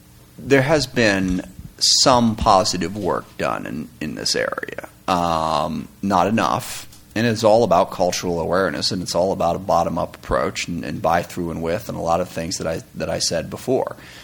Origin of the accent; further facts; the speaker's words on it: Seattle, Washington, United States; I mean, I'm from Seattle, Washington.